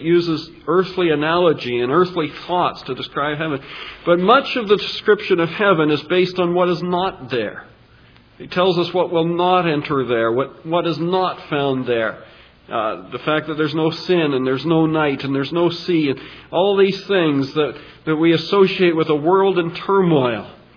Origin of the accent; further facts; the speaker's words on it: Canada; we're Canadian, or most of us perhaps are Canadian, and we value what we have